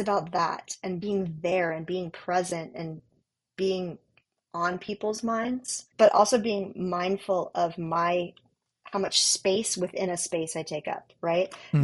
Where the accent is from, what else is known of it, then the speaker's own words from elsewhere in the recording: Florida, United States; I'm from Florida